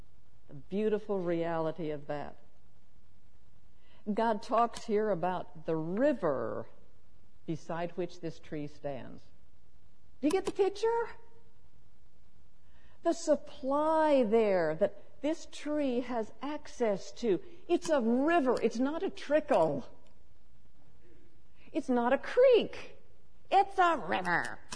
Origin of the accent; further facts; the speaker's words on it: Washington, United States; also born or lived in Oregon; I was born in Oregon and grew up in Washington. I love evergreens.